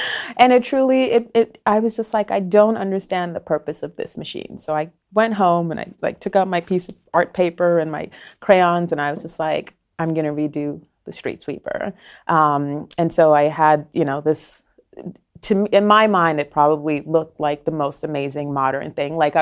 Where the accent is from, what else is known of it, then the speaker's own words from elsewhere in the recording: Brooklyn, New York, United States; born there; So I was born in Brooklyn, but my family is from Guyana, South America.